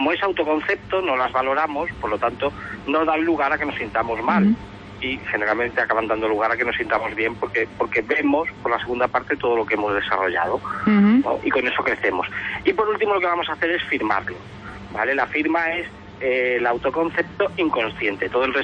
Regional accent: Badajoz, Extremadura, Spain; hacerlo allí en Badajoz, que es mi tierra y que la quiero mucho y que la tengo muy presente

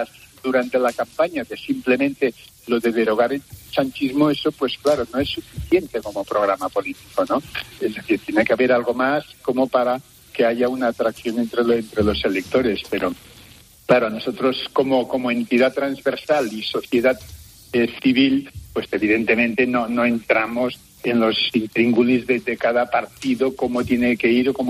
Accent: Catalonia, Spain; Los somos catalanes, que nos sentimos españoles con toda normalidad.

